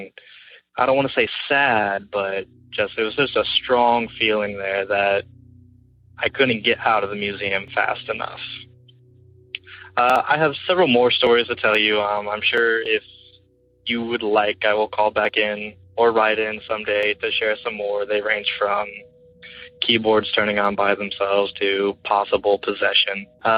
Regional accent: Springfield, Missouri, United States; I am from Springfield, Missouri. I have one story for you from when I was younger, about 12 years ago. I grew up in the country, outside of Springfield

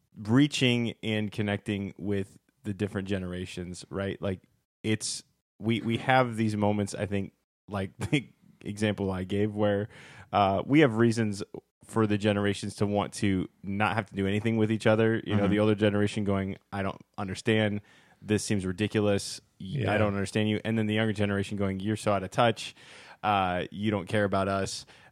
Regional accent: Ohio, United States; because I'm from Ohio originally.

